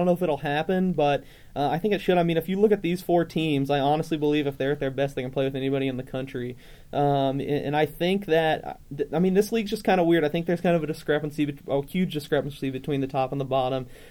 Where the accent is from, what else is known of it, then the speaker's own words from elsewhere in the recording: Wichita, Kansas, United States; My hometown Wichita to choke tomorrow.